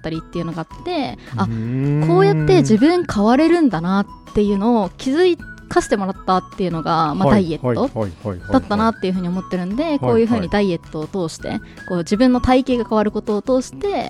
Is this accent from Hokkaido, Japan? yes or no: no; Chiba, Japan; 私もともと千葉出身で、趣味、年齢が26なんですけど。